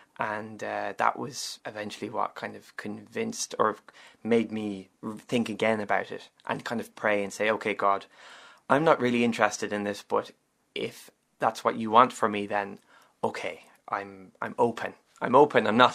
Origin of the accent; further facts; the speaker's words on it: Clifton, Connacht, Ireland; also born or lived in Bray; So I'm from Bray in County Wicklow. I grew up in Clifton, County Galway, and our family are settled and living in County Donegal in Stranorlar.